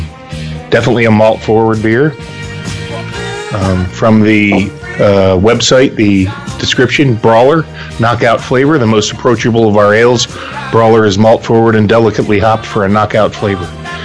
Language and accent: English; Philadelphia, Pennsylvania, United States; I mean, we're brawlers. You know, we're from Philly and we fight.